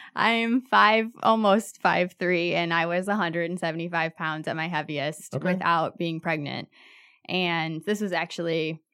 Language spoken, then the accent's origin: English; Michigan, United States; now in Bridgman, United States; Well, I was born and raised in Michigan. I went to school at Michigan. Go Blue.